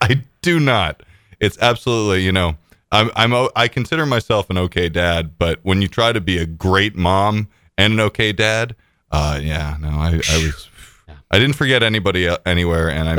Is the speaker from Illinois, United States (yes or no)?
no; New Jersey, United States; I grew up in New Jersey, right? And everybody's like Jersey tomatoes and Idaho potatoes and Maine lobster and everything.